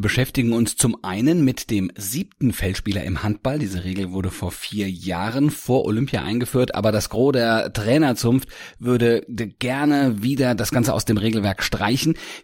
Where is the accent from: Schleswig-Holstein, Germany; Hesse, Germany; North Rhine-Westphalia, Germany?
Hesse, Germany; Hanau; Ich habe in meiner Heimat in Hanau geguckt